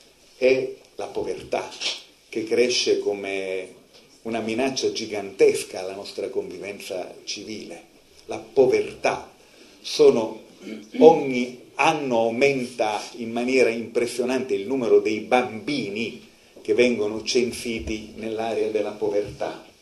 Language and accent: Italian; Apulia, Italy; Mi sono trovato in diverse parti del mondo a cercare di comunicare con pugliesi, gente della mia terra